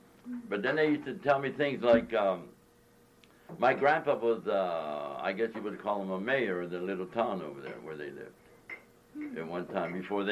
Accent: West Trenum, United States; born there; I was born in West Trenum, 1924.

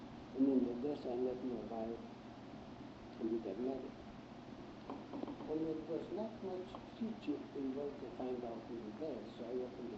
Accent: Germany; English is a second language; moved away as an adult; now in United States; broke out, I came in 1940 to the United States. And by the way, as much as I know, the ship that I came from Germany never came back.

